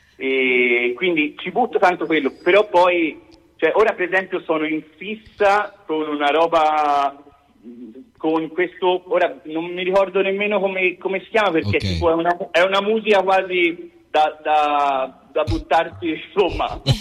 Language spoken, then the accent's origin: Italian; Florence, Tuscany, Italy; also born or lived in Spain; Io in primis, nonostante sia originario di qua, però dopo 10 anni sono vissuto in Spagna